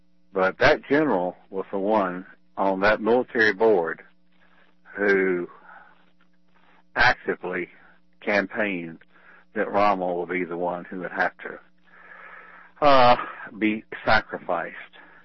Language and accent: English; Camden, South Carolina, United States; the mayor of my hometown, Camden, South Carolina